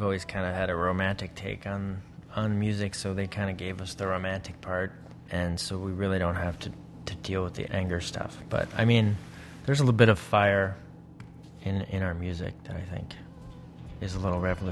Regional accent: New York, United States; But I grew up in New York, outside of the city a little bit

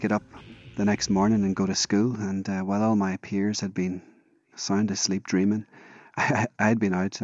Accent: Downpatrick, Northern Ireland, United Kingdom; I'm from Downpatrick in County Down, Northern Ireland.

